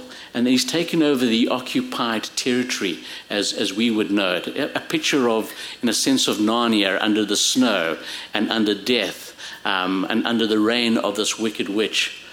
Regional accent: Zimbabwe; also born or lived in South Africa; You know, I come from lion country, from in South Africa, and I grew up in Zimbabwe where we had lions.

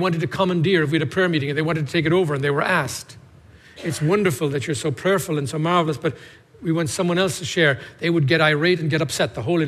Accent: Ireland; now in United States; I grew up in Ireland looking at the stained glass windows in the churches and seeing the halos and thinking that holiness

